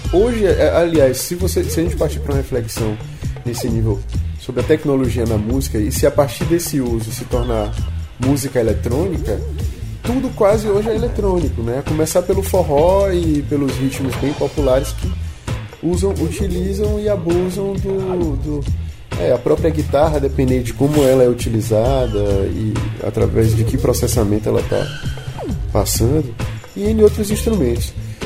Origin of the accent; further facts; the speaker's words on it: Aracaju, Sergipe, Brazil; moved away as an adult; now in Salvador, Brazil; sou de Aracaju, Sergipe. Eu moro aqui em Salvador há 13 anos. Vim pra cá pra fazer faculdade de música, o curso de composição. E, enfim, vim pra estudar música e acabei ficando. Acabei fazendo, me tornando parte da cidade e meio baiano mesmo.